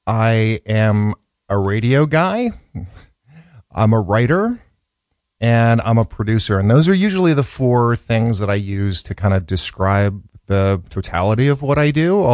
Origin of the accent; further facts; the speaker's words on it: Chicago, Illinois, United States; born there; I'm 52 years old. And I was born in the South Side of Chicago in 1965. My dad was a law professor, and my mom was a nurse.